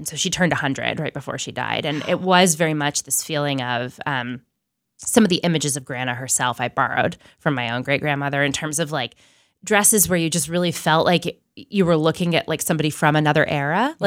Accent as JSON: {"language": "English", "region": "Connecticut", "country": "United States", "tie": "born or raised there", "also_born_or_lived": "Boston", "said": "I grew up in Connecticut and then we lived in Boston in my sort of earlier adulthood."}